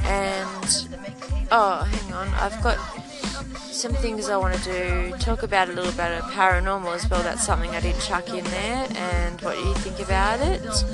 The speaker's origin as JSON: {"language": "English", "country": "Australia", "said": "I'm from Australia"}